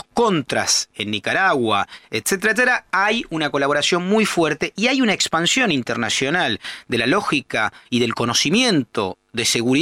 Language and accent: Spanish; Argentina; nosotros, como argentinos judíos